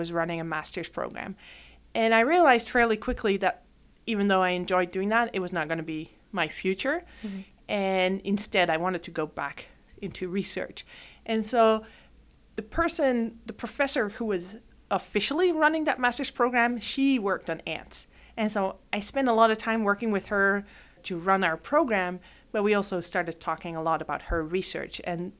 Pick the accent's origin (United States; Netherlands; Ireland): Netherlands; I am Dutch. I grew up in the Netherlands.